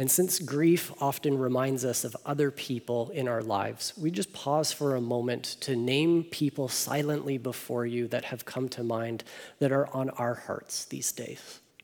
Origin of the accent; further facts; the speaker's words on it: Hamilton, Ontario, Canada; But I grew up in Ontario, and my grandparents had a resort in southern Ontario up in the Muskoka region, which is maybe 4 hours away from where I grew up in Hamilton.